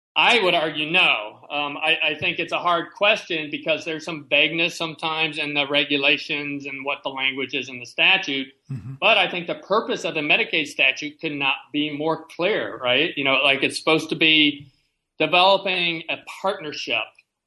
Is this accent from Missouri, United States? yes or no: no; Indiana, United States; I grew up in Indiana, and I found an example in Indiana that I discussed in the book